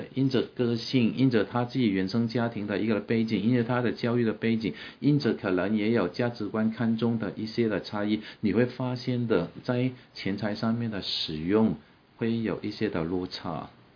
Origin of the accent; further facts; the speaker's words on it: Hong Kong; 因为在我香港长大的过程当中，我们不是富有的人，但是我们也不是缺乏的人